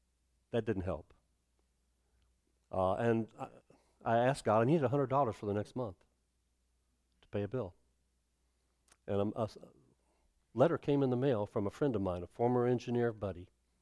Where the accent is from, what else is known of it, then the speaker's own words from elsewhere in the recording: Alabama, United States; Now, I'm from Alabama. I grew up in the state of Alabama.